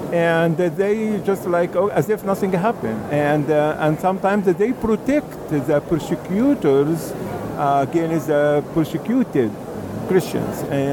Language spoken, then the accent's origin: English; Egypt; Many times, as soon as I say I'm from Egypt, they say, oh, you are a Muslim. I say, no. Okay, well, you've been a Muslim and you converted to Christianity. I say, no, that is also not true. As a matter of fact, I was born in a Christian home